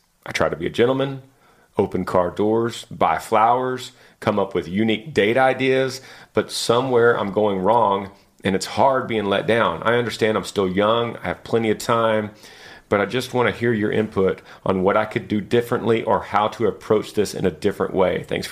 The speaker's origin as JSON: {"language": "English", "town": "Laramie", "region": "Wyoming", "country": "United States", "said": "I'm from Laramie, Wyoming. I'm 21 years old, a junior at the University of Wyoming, studying wildlife biology and management."}